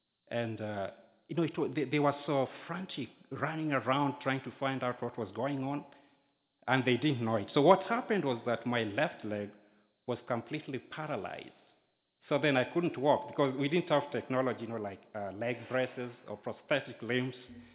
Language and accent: English; Kenya; Now, I was born in Kenya very many years ago on an island called Lake Victoria. An island on Lake Victoria.